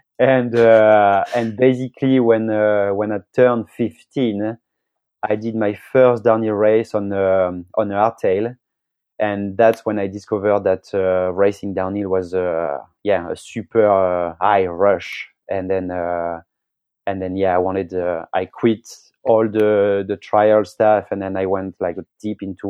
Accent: south of France, France; I grew up basically in Pays in south of France, in the same street as Fabien Barrel and Nicolas Vouilleuse.

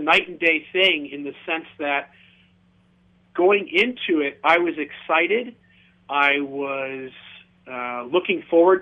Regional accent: Ohio, United States; when some people are here to visit the roller coaster park that's in my hometown, Cedar Point, we might get up to about 140, maybe tops 150.

